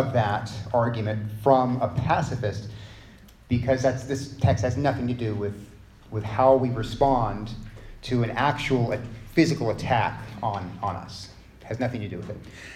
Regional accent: Texas, United States; I'm from Texas, and if a man, slaps another man in the face from Texas

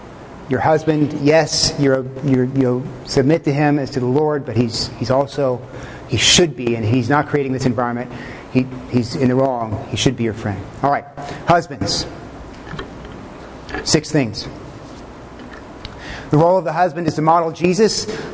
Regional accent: Texas, United States; That's where I grew up in Texas.

